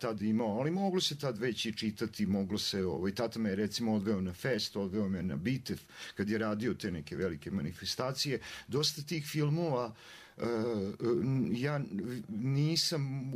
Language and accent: Serbian; Republika Srpska, Bosnia & Herzegovina; Ja sam odrastao u Semberi, moji roditelji su tad živjeli u Beogradu